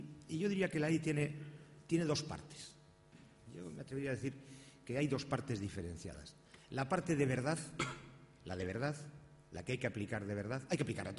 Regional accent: Basque Country, Spain; Las convocatorias de mi tierra, que yo soy del País Vasco

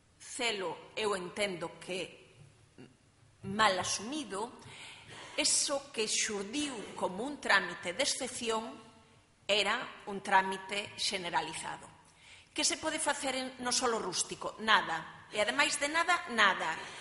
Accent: Galicia, Spain; Vivamos como galegos.

